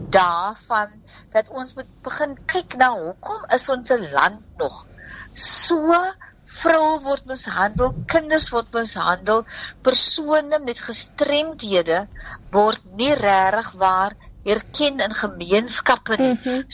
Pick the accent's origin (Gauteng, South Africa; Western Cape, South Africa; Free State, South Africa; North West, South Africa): Western Cape, South Africa; Wellington; ek is van Wellington, en ons is van die kloof, en ek het groot geword in Wellington, en ek het school gegaan, eers by Pau Gedenk, primair, toe gaan ek Bergrivier, hoërskool